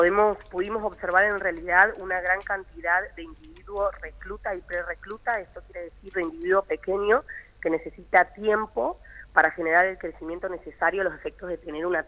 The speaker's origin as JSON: {"language": "Spanish", "town": "San Antonio Oeste", "region": "Río Negro", "country": "Argentina", "said": "Bueno, yo particularmente soy de San Antonio"}